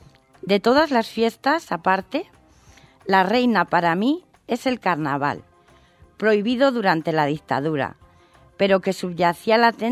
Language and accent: Spanish; Spain; somos españoles